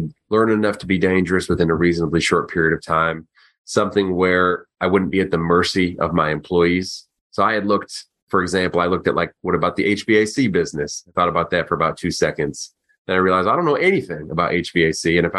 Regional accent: Michigan, United States; now in Chicago, United States; I'm from Chicago. I'm from Michigan originally, but then I lived in Chicago for 15 years now.

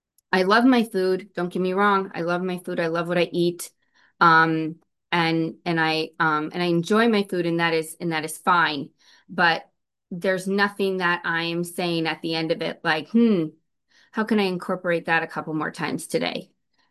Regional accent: Illinois, United States; I'm from Illinois, so and I have relationships with people all around the United States because of this program

